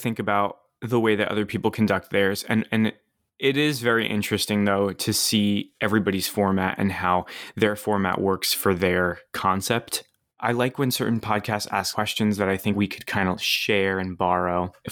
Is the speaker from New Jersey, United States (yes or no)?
yes; New Jersey, United States; accent: Jersey; When I hear my Jersey accent, I'm like, oh boy.